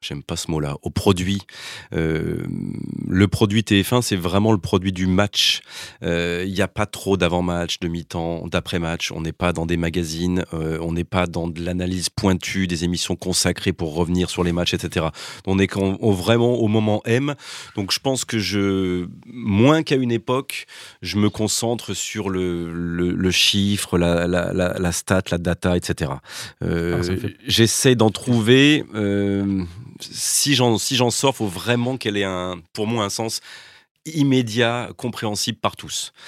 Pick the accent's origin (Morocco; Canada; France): France; Lyon, Auvergne-Rhône-Alpes; Je suis lyonnais.